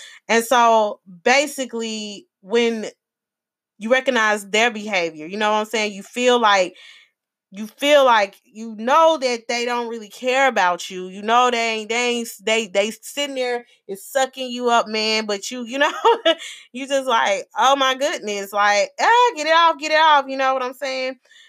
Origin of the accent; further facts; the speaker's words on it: Arkansas, United States; like I said, I grew up in Arkansas, and so, you know, I'm familiar with lakes and woods and things like that, growing up in the country, being a country girl and everything